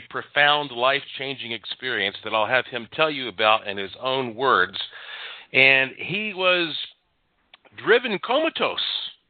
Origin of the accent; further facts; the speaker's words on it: Asheville, North Carolina, United States; And for those listening who may not realize, of course, I'm from Asheville, North Carolina. So, you know, when you're growing up in that type of a setting, often a rural setting, you hear a lot of interesting stories and legends and pioneer tales.